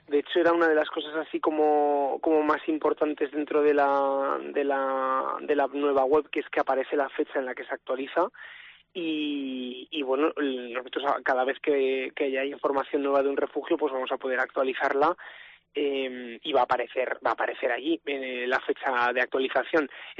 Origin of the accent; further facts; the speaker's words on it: Aragon, Spain; porque somos de aquí de Aragón